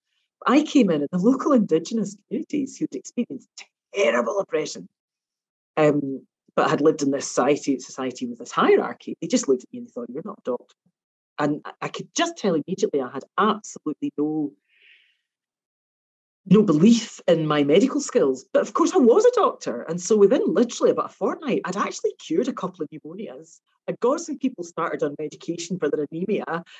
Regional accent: Scotland, United Kingdom; because I grew up in Scotland where I didn't have low expectations of me.

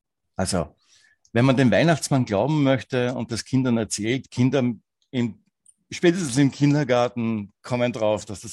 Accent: Austria; Vorweg, ich bin Österreicher, also wenn mein Dialekt nochmal vielleicht nicht rüberkommt, bitte anfragen.

